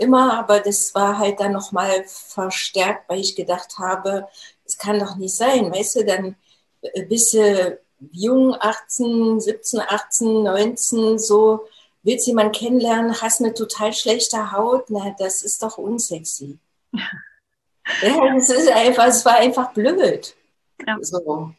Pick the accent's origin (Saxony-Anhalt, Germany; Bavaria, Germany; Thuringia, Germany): Thuringia, Germany; Jena; Ich bin gebürtige Thüringerin und habe auch die Thüringer Kost abbekommen in meinen jungen Jahren. Habe dann im Institut für Transfusionswesen gearbeitet, da in Jena. Also, ich komme aus Jena.